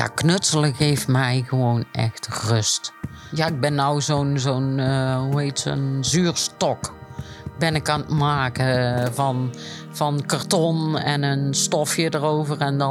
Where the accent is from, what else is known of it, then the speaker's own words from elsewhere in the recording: Oirschot, North Brabant, Netherlands; born there; Ik ben in Oorschot geboren.